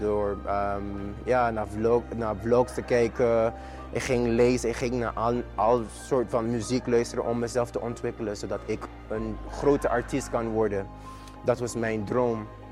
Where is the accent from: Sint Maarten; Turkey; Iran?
Sint Maarten; now in Netherlands; Want ik ben geboren en getogen op Sint Maarten.